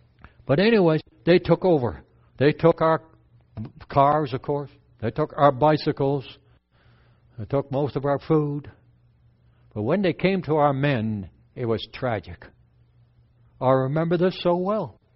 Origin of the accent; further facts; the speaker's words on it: Apeldoorn, Gelderland, Netherlands; first language Dutch; English is a second language; moved away; I was born in Holland, in Apeldoorn, Holland. Right in the middle of the country. And we lived there. When we came over to North America, we knew no English at all.